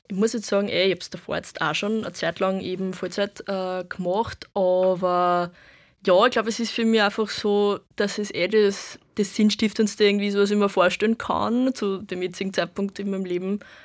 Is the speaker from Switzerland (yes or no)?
no; Freistadt, Upper Austria, Austria; der Sozialistischen Jugend Freistadt, also wo ich herkomme.